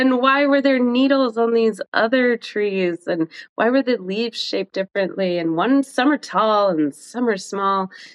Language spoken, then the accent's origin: English; Tennessee, United States; So I grew up in East Tennessee, outside of the Smoky Mountains in the hills.